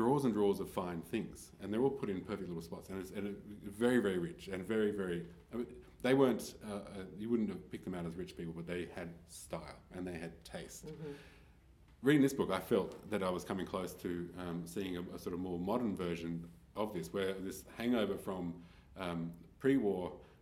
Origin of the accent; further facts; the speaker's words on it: Australia; as an Australian